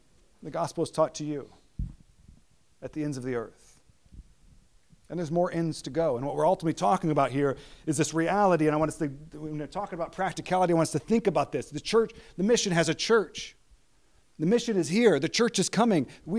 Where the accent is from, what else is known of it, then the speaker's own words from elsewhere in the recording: Princeville, Illinois, United States; where I grew up in Princeville, Illinois, where the gospel came to me